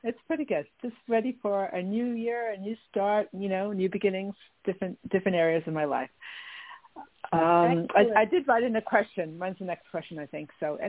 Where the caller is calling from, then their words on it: New York, United States; Hey, Tony, long time no speak. … from New York.